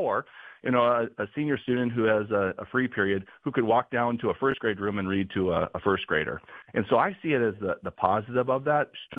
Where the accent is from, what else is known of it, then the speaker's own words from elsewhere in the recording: Devils Lake, North Dakota, United States; And I'm originally from Devil's Lake, so my education experience growing up was very similar to students in Valley City.